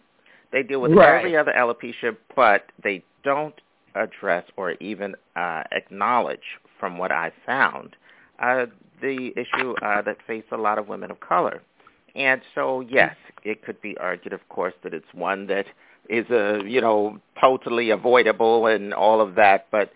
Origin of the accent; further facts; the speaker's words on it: Philadelphia, Pennsylvania, United States; now in Brooklyn, United States; everybody knows I'm based out of Brooklyn, New York, even though I'm from Philly. So shout out to all my Philly family members